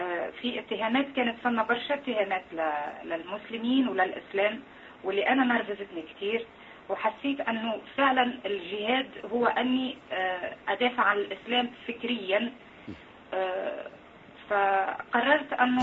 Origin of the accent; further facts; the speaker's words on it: Tunisia; accent: Tunisian; فعلا أنا متنصرة، أنا من تونس. مش نحاول نحكي تونسي وإن شاء الله تفهموني باللهجة بتاعتي. لو بش نحكي على اختباري، البداية نشأت أنا في عيلة إسلامية طبعا في تونس، أبوي حاج، أمي حاجة